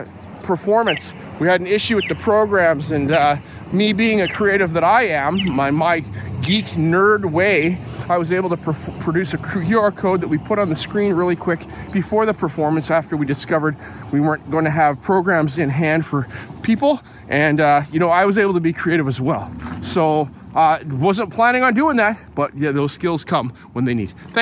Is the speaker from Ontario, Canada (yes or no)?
no; British Columbia, Canada; And so I'm from British Columbia. This was super relevant to me, Tom.